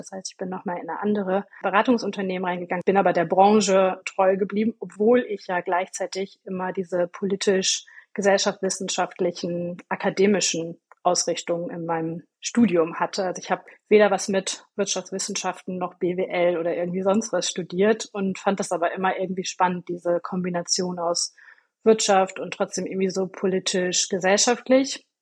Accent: North Rhine-Westphalia, Germany; ich bin aufgewachsen in NRW, habe dort Abi gemacht und bin danach für ein Auslandsjahr nach Südafrika.

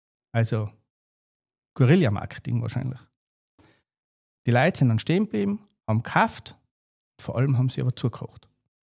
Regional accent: Tyrol, Austria

